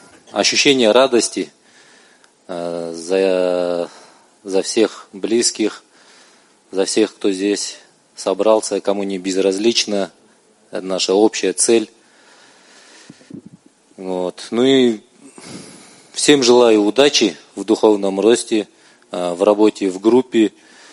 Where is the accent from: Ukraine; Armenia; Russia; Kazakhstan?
Kazakhstan; Taraz, Jambyl Region; я из Тараза.